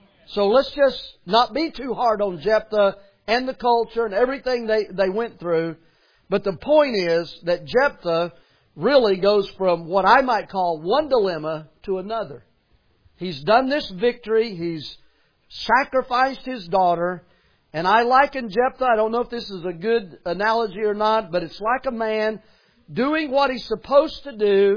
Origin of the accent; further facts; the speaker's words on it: the South, United States; Now, just so you'll know, I'm from the South, and I do not have an accent.